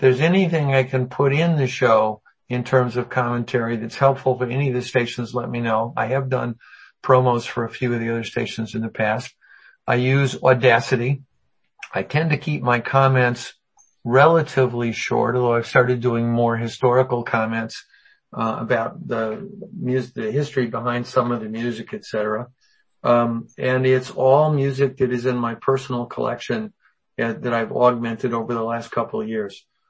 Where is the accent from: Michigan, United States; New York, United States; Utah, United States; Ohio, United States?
Utah, United States; Ogden; born there; I was born in Ogden, Utah, and fortunately she'd been on Phenobarb for about 6 weeks after my grandfather's death, because I was born 2 months premature.